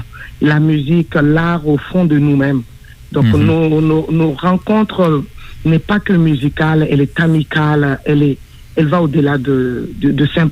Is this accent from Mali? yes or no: yes; Mali; Moi, je suis originaire du Mali. Je suis griot aussi de père et de mère.